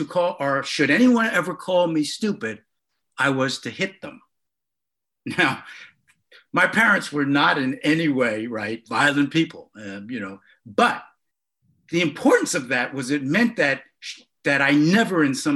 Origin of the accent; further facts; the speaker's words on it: Harlem, New York, United States; because I grew up in Harlem